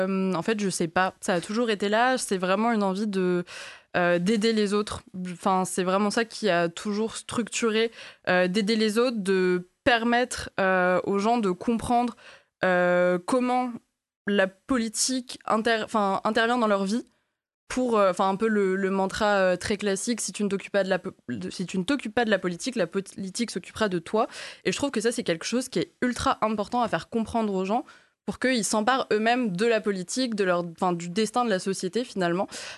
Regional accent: Nouméa, South Province, New Caledonia; also born or lived in Martinique; J'ai grandi du coup à Nouméa, en Nouvelle-Calédonie Kanaky, et j'ai fait juste mes années lycée du coup en Martinique.

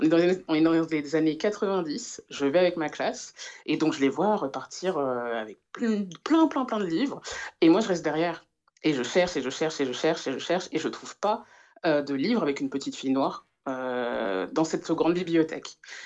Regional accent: France; born there; je suis martiniquaise par ma mère, je suis congolaise par mon père, je suis née dans l'Hexagone

